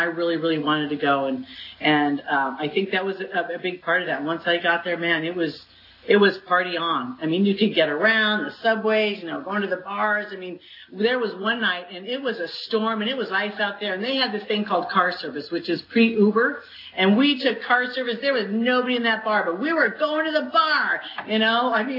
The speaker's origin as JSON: {"language": "English", "region": "New York", "country": "United States", "tie": "born or raised there", "said": "I moved from New York to San Diego, went to San Diego State, and I thought, oh God, it was like starting over. I didn't know anybody there, right? All my high school people are in New York"}